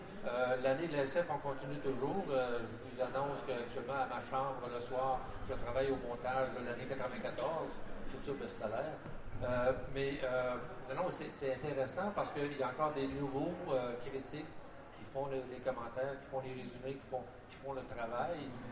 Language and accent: French; Quebec City, Quebec, Canada; Au Québec, moi, quand j'avais 8-9 ans, plusieurs personnes autour de chez nous à Québec, des abris anti-nucléaires